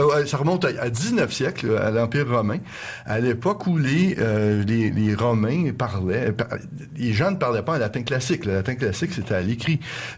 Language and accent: French; Montreal, Quebec, Canada; Non, je ne suis pas belge, je viens de Montréal.